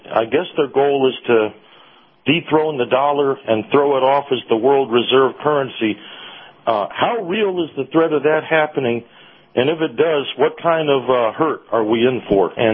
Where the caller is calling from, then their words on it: Clearwater, Florida, United States; Hello, Captain. … in Clearwater, the mayor.